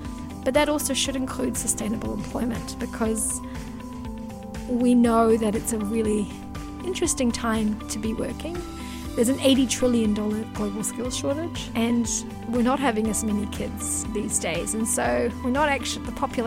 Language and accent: English; Albania; Well, look, I'm actually an interesting one. I'm an Albanian refugee.